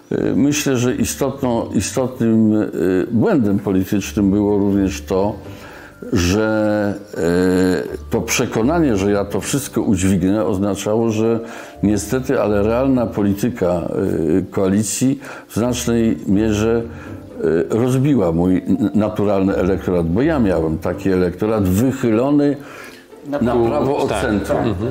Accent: Oborniki Śląskie, Lower Silesian Voivodeship, Poland; born there; jak przyszedłem na świat w Obornikach Śląskich w Wrocławiu, to 4 czerwca 52 roku

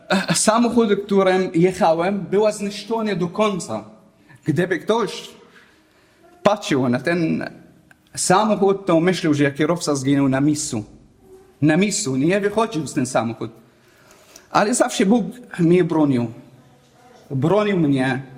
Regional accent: Damascus, Damascus Governorate, Syria; now in Poland; jestem Syryjczykiem z Damaszku, jedna z najstarszych miast na świecie.

